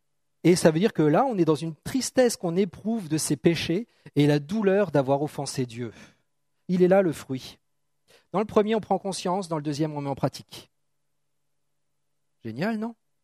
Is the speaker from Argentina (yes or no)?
no; France; accent: French; C'est faire un U-turn, comme on dit en anglais. Avec mon accent français.